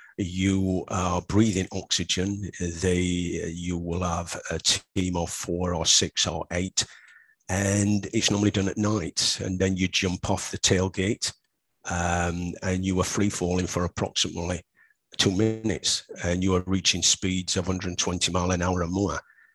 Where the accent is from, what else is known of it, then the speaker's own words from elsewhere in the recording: Yorkshire and the Humber, United Kingdom; me being a Yorkshireman